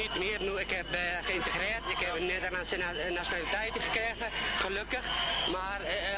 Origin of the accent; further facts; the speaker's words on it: Kurdistan Region, Iraq; Dutch is a second language; now in Arnhem, Netherlands; Oorspronkelijk, ik ben Koerdisch, ik kom uit Koerdistan, een provincie in Noord-Irak.